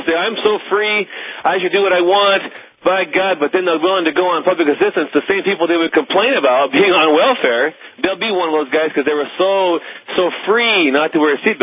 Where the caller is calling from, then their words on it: Lambert, Montana, United States; I'm calling from Lambert, Montana, near Sydney.